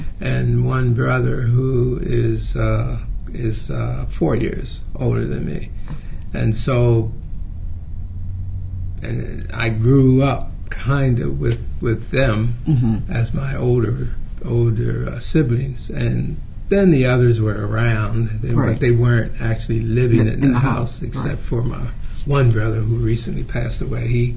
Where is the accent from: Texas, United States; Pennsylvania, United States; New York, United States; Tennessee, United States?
Pennsylvania, United States; And all of the towns that I knew about growing up around Pennsylvania and so forth, I mean, we were all under the same conditions.